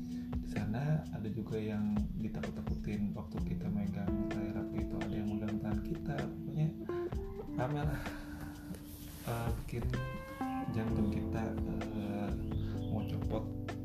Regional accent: Banjarmasin, South Kalimantan, Indonesia; Apalagi gua orang Banjarmasin yang notabene nya di sini cuacanya nggak sedingin di Bandung.

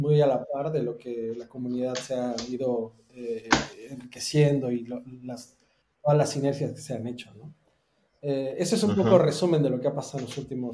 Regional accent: Mexico; now in Germany; yo actualmente, bueno, yo soy mexicano, pero actualmente radico en Alemania

